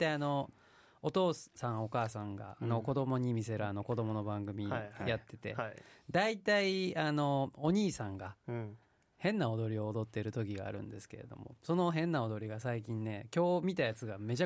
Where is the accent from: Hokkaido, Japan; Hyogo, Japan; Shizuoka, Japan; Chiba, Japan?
Hyogo, Japan; Kobe; だから神戸がこの間心臓旅行一発目だったじゃないですか、はいはいはい、で、まあ、僕の地元なんで